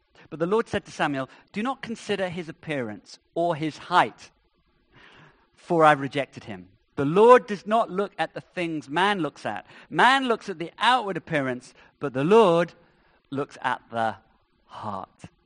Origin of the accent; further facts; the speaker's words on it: United Kingdom; Please, I'm British.